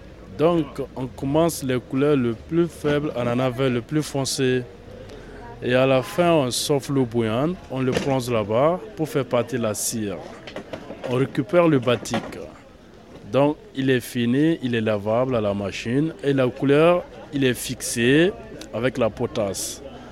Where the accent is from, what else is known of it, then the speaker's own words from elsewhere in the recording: Burkina Faso; Moi, je viens de Burkina Faso.